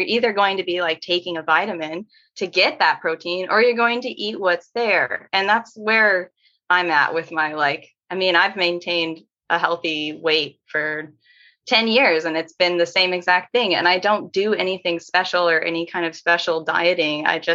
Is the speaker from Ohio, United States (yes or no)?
no; Missouri, United States; also born or lived in Thailand; I'm from Missouri originally. My grandpa's a cattle farmer.